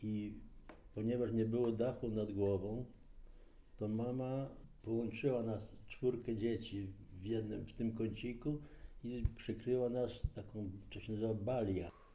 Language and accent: Polish; Zolochiv, Lviv Oblast, Ukraine; moved away; Ja wraz z rodziną w maju 1945 roku wyjechaliśmy ze Złoczowa i po 4 dniach podróży znaleźliśmy się w małej wiosce pod Opolem, to jest Popielów.